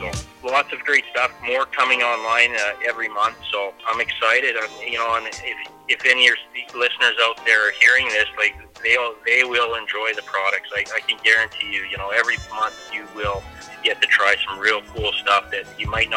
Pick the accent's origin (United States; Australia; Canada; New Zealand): Canada; Western Canada; I'm from Canada. I don't think I've spoken about that. So I'm from out west in Western Canada